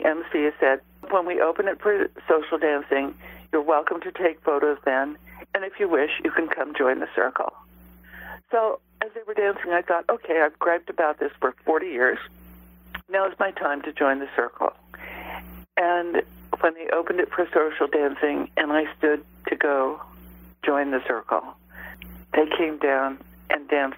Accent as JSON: {"language": "English", "region": "Arizona", "country": "United States", "tie": "born or raised there", "said": "I grew up in Arizona. I know how the desert smells. I know the distances. I know the towns."}